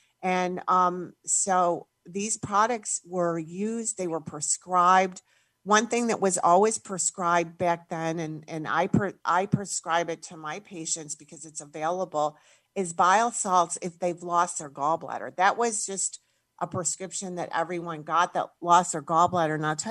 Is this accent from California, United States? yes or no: no; New York, United States; Yeah, I grew up in New York State, Western New York, quite west, about 50, 60 miles south of Buffalo near the Finger Lakes.